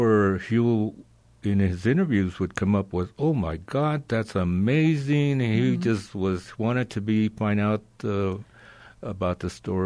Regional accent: San Bernardino, California, United States; born there; I was born here in San Bernardino.

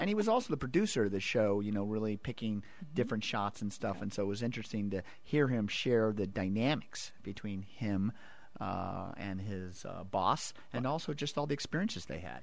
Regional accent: Washington, District of Columbia, United States; And I grew up in Washington, D.C. area.

